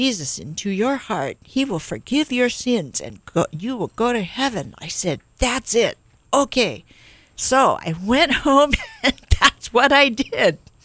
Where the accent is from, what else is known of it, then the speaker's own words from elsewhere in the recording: Makiki, Hawaii, United States; I grew up here in Hawaii. I grew up in Makiki and went to Lincoln School, Stevenson, and then when I went to high school, I went to Punahou.